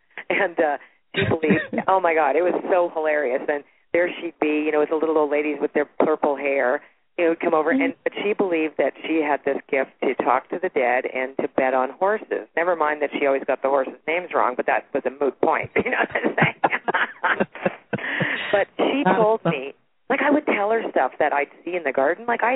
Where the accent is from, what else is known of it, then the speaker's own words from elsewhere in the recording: Toronto, Ontario, Canada; born there; I was born in Toronto.